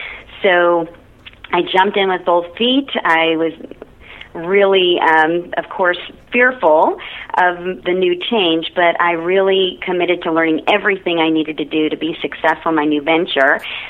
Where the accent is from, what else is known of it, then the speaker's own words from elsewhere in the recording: Ohio, United States; now in Austin, United States; No, I'm originally from Ohio.